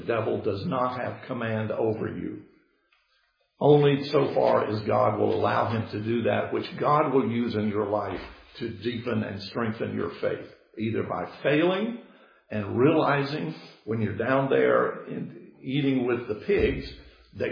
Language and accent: English; the South, United States; I am a Southerner. I grew up in the South.